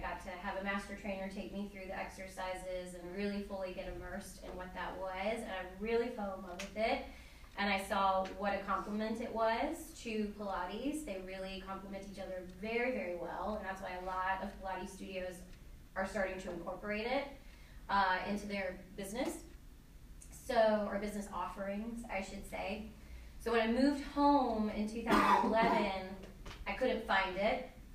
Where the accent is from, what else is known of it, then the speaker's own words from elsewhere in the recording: Wilmington, United States; So I moved home. Wilmington is actually my hometown.